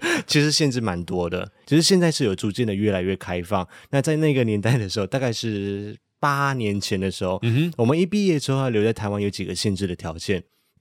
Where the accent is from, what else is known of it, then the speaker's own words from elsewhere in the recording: Malaysia; moved away as an adult; now in Taiwan; 我是一位来自马来西亚的外籍人士，在台�湾当了外劳，当了11年左右。